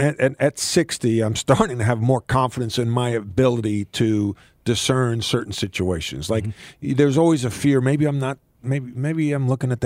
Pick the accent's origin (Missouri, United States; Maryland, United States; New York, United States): New York, United States; born or raised there